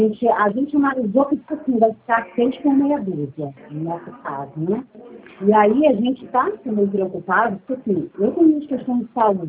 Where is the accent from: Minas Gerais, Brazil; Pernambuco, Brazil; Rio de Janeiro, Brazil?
Rio de Janeiro, Brazil; Magé; Mas eu sou de Magé, Magé ainda não começou a fazer.